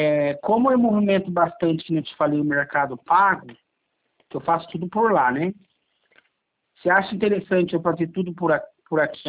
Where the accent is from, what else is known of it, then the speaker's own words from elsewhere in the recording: Mogi Mirim, São Paulo, Brazil; Eu sou de Mogi Mirim, né?